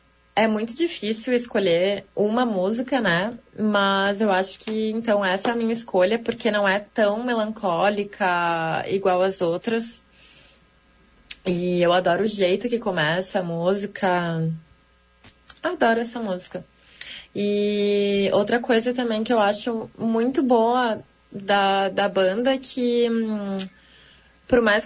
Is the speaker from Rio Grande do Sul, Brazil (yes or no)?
yes; Caxias do Sul, Rio Grande do Sul, Brazil; eu tenho 31 anos e eu sou de Caxias do Sul.